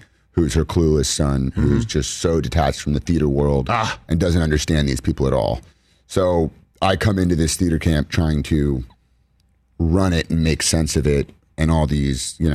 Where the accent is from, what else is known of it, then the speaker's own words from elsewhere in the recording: Los Angeles, California, United States; Yeah, I grew up here in Los Angeles, I'm a diehard Lakers fan.